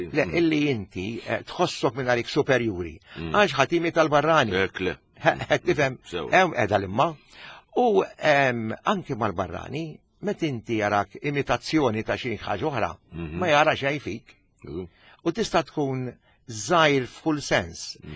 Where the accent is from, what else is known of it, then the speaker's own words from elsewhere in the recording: Zejtun, South Eastern Region, Malta; U allura fit-trobbija tiegħi jiena bdejt mill-ewwel inħoss il-ġibda għall-espressjoni Maltija. Jiena miż-żejtun. U nemmen illi fina żwieten.